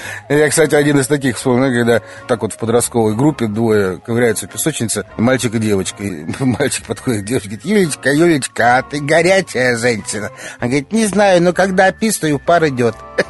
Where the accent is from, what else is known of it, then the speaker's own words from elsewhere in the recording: Saint Petersburg, Russia; Да, коренной.